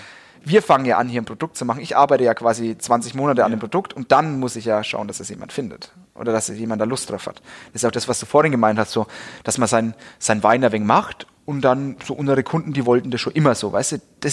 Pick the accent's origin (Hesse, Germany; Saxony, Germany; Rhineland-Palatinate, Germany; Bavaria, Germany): Bavaria, Germany; Also das merke ich halt als Franke auch, weil wir als Franken, wir sind ja immer schon die Underdogs.